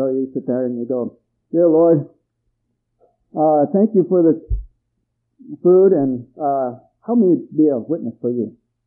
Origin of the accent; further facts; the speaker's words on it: Ecuador; I grew up in Ecuador. I was born and raised down there. And I went to school out in a jungle base out in the jungle in Limoncocha.